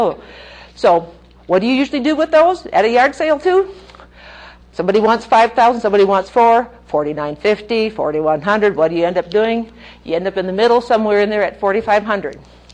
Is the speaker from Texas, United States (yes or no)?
no; Minnesota, United States; I grew up a little in Minnesota, a little Finnish person where, what, no conflict